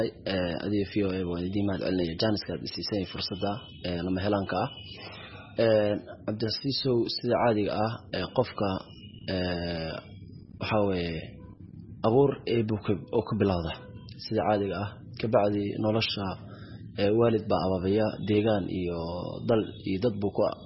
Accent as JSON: {"language": "Somali", "town": "Mogadishu", "region": "Banaadir", "country": "Somalia", "tie": "born there", "said": "Waxaan ku dhashay shaqsiyan magaalada Muqdisho adigu 9-meeyadii."}